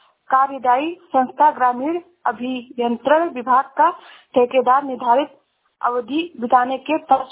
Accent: Uttar Pradesh, India; मैं जिला श्रावस्ती से हूँ।

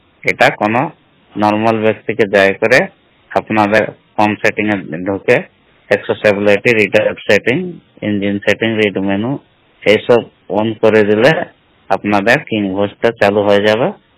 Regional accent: Kumaredi, Jharkhand, India; আমার রাজ্য ঝাড়খণ্ড, জেলা সরাইকেলা খরসাওয়া। আমার গ্রাম বাড়ি নাম হচ্ছে কুমারেডি।

